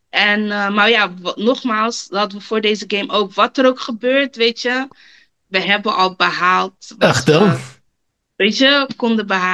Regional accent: Netherlands; born there; wij zijn natuurlijk meeste Cabo's, toch? Weet je, want we zijn in Nederland geboren. Weet je, je voelt je ook heel Nederlands, maar je weet dat je Cabo bent, dus je voelt je heel Cabo.

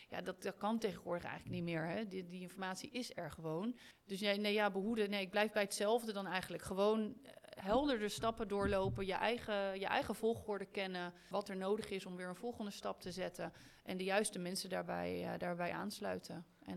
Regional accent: Netherlands; now in Portugal; Ja, ik denk dat wij als Nederlanders, dat wij altijd alles heel goed willen uitzoeken.

